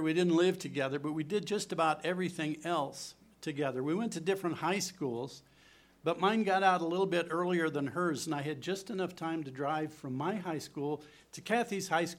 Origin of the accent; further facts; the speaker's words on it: Urbandale, Iowa, United States; I grew up in Iowa, a small town, well, at least at the time it was a small town, called Urbandale, west of Des Moines.